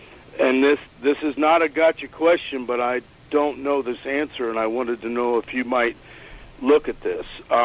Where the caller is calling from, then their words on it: Florida, United States; Southern Florida.